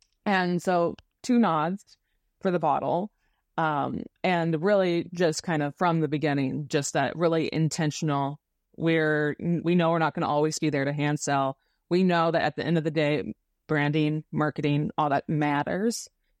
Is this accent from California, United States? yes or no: no; Oregon, United States; I'm from Oregon, and I had never really heard that very much.